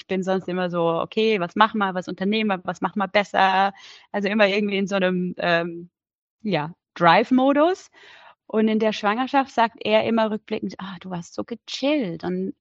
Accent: Heidelberg, Baden-Württemberg, Germany; Und da ist in Heidelberg, wo ich her bin, immer der Heidelberger Herbst, ist so ein Straßenfest

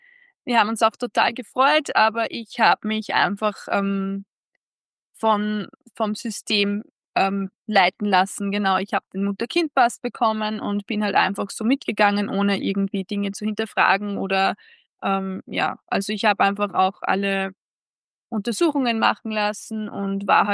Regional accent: Upper Austria, Austria; ich komme aus Oberösterreich, aus dem Mühlviertel und bin heuer 30 Jahre, letztes Jahr 30 Jahre alt geworden

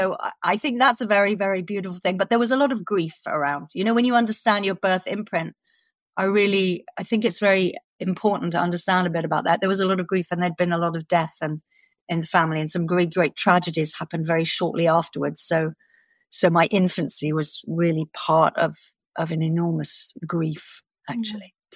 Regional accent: London, United Kingdom; born there; But I know that I was born in North London in a hospital.

